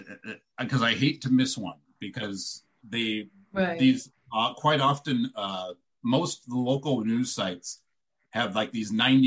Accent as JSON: {"language": "English", "town": "Tacoma", "region": "Washington", "country": "United States", "tie": "born or raised there", "said": "And I grew up in Tacoma. I was here in the early 90s when it was nice and crazy."}